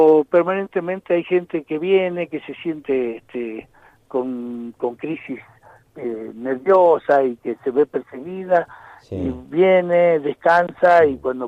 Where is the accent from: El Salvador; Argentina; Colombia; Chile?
Argentina; yo soy argentino y sé cómo somos, ¿no? Y nos gusta discutir todo y me parece malo, yo soy argentino, por eso digo, y amo y admiro cómo somos